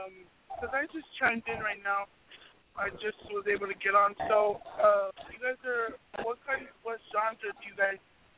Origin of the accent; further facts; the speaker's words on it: California, United States; Because I'm actually from California myself, so I would like to come out and see you guys live.